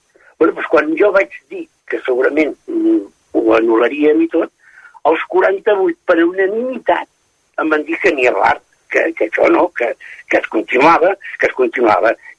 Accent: Catalonia, Spain; com a bons catalans

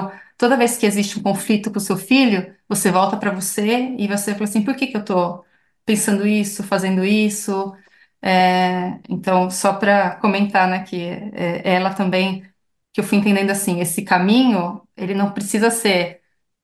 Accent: Brazil; se eu falar que eu sou brasileira, já vão criar uma, já vem

